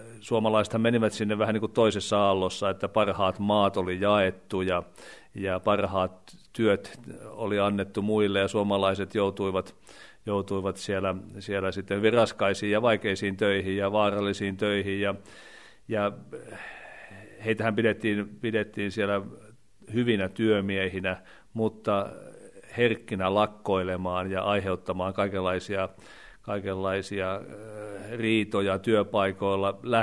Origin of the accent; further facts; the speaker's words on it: Ostrobothnia, Finland; Se oli hyvin laaja liike Suomesta, nimenomaan Pohjanmaalta, josta minä olen kotoisin.